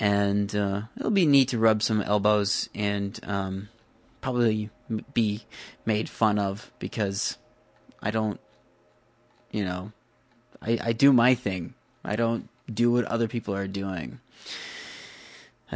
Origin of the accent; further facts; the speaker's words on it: Iowa City, Iowa, United States; this guy emails me from my hometown, and I'm going to point you at his website because I think it's only fair to plug that. If you send me an email, you know, I do that. http://codemode.typepad.com. He's got some interesting pictures on his website of Iowa City and the Coralville area.